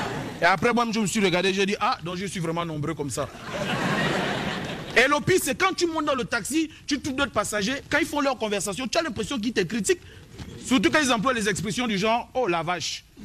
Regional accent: Gabon; je viens du Gabon.

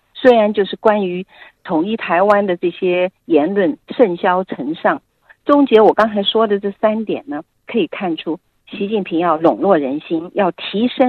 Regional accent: China

